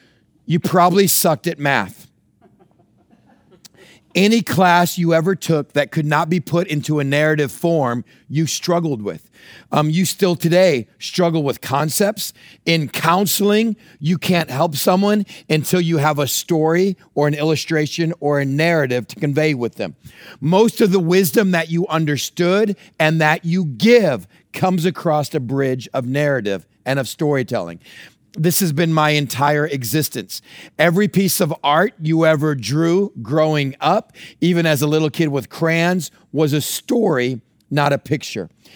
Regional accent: Texas, United States; I told my stories of growing up in West Texas with a bunch of bonehead brothers.

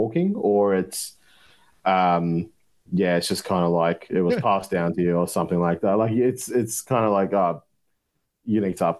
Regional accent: Turkey; I'm going to bring up one from where I grew up in Turkey.

